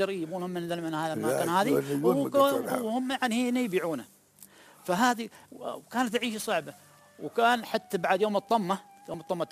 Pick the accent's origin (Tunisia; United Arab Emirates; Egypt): United Arab Emirates; Dalma, Abu Dhabi; كانت يعني الحياة هنا عندنا في أبو ظبي. إحنا طبعا الأربية في دلمة وعشت هناك